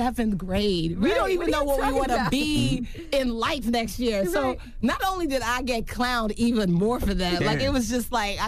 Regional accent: Yonkers, New York, United States; I'm from Yonkers. It doesn't matter.

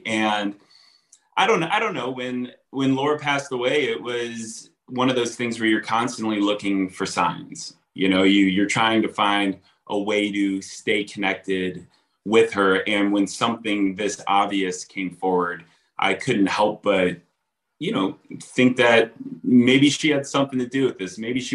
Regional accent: Akron, Ohio, United States; Yeah, I grew up in Akron, Ohio

